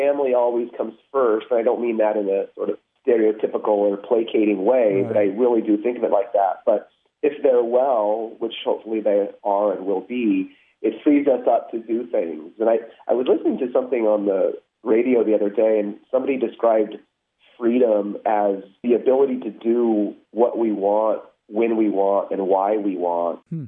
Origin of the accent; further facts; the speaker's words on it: California, United States; also born or lived in South Korea; I was born in South Korea and adopted, and, you know, when I was 10 months old, was placed into a family in California.